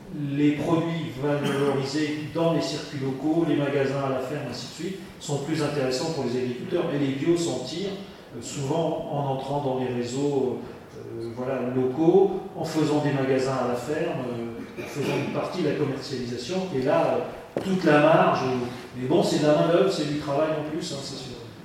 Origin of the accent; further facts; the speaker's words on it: Brittany, France; je suis breton aussi comme tout le monde